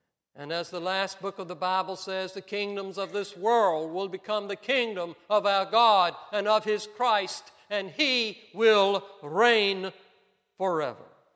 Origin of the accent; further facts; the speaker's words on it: South Boston, Virginia, United States; Halifax Courthouse in Virginia, just north of South Boston, which is my hometown.